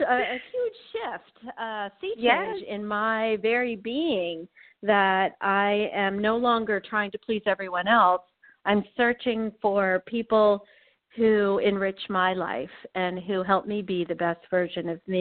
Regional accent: Washington, District of Columbia, United States; And for so many years, I faced the question, what are you? Or where are you from? Knowing that they didn't mean Washington, D.C.

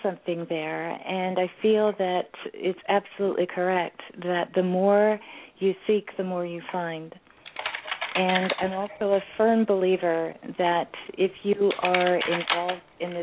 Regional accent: Canada; Yes. I've been born and raised in Canada.

